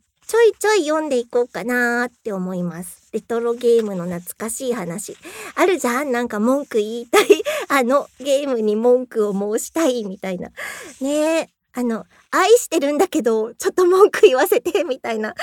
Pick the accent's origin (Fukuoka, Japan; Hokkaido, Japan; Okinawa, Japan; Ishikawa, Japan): Hokkaido, Japan; まあ060って北海道なんですけど、まあ私の出身地だから060から始めてみました。